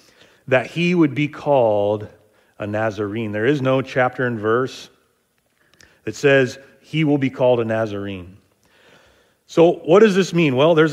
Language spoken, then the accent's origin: English; Seaside, Oregon, United States; I grew up in Seaside, Gearhart area, and, in the summertime, we were inundated with tourists